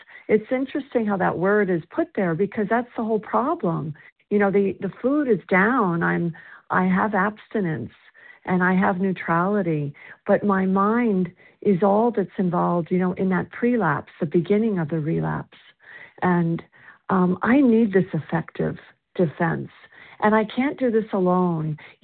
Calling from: South Carolina, United States; and I'm calling from South Carolina.

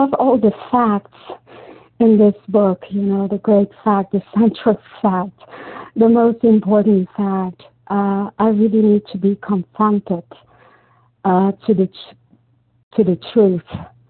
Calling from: Brazil; And I'm calling from Brazil.

